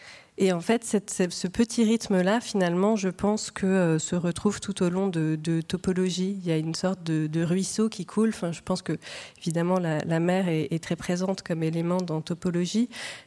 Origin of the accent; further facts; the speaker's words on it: England, United Kingdom; donc j'ai grandi en Angleterre, une langue dans laquelle j'écrivais pas spécialement